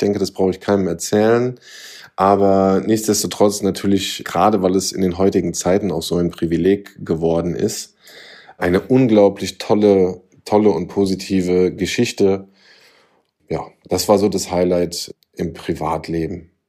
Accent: Koblenz, Rhineland-Palatinate, Germany; ich bin aus dem schönen Raum Koblenz. Das heißt, ich bin waschechter Rheinländer

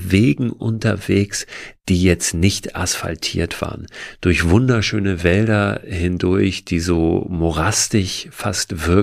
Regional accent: Hamburg, Germany; Ich komme ja aus dem Norden, hier gibt's keine Berge. Ja, der höchste Berg Hamburgs, der ist 116 Meter hoch.

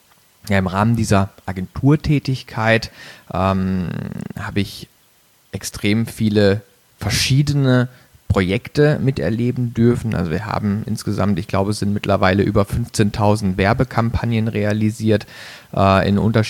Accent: Baden-Baden, Baden-Württemberg, Germany; moved away as an adult; ich bin mittlerweile 35 Jahre alt, bin aufgewachsen in Baden-Baden, einem kleinen Örtchen in der Nähe vom Schwarzwald, also ich komme aus dem Süden Deutschlands, habe mein Abitur da gemacht auf einem Wirtschaftsgymnasium

